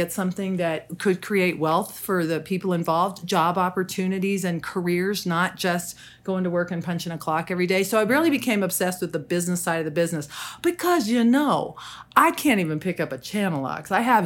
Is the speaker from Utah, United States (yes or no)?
yes; Salt Lake City, Utah, United States; And when I was growing up in Salt Lake City, my dad was not handy.